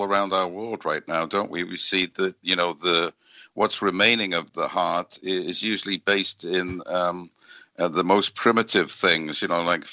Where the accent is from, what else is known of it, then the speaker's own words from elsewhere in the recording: United Kingdom; We see it in Britain, you know, my home country